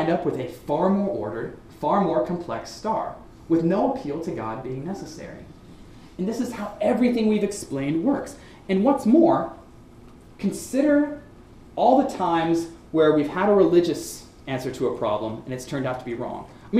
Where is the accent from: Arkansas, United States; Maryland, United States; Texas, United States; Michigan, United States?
Arkansas, United States; I grew up in Arkansas where there was no light pollution, and I could lay out every night under the stars